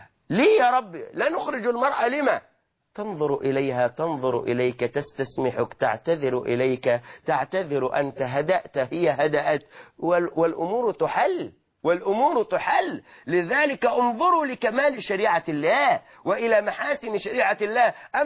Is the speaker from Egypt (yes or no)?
yes; Egypt; نحن في واقعنا كمصريين